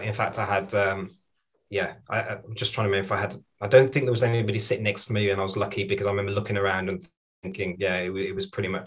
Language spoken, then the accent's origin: English; United Kingdom; I'm just a British guy who doesn't really have a side, you know, in terms of, I'm not Canadian